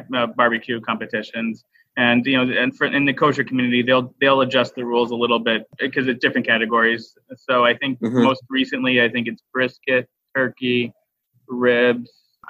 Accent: Arkansas, United States; Yeah, I grew up in Arkansas, and we were very much entrenched in the dry rub with like the vinegar dipping sauce type of barbecue.

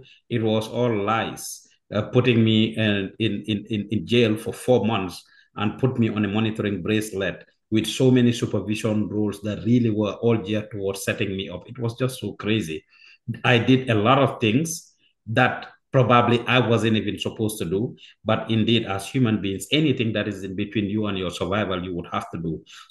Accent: Gambia; also born or lived in Anchorage, Alaska; now in United States; I am from the Gambia, the tiniest country in mainland Africa.

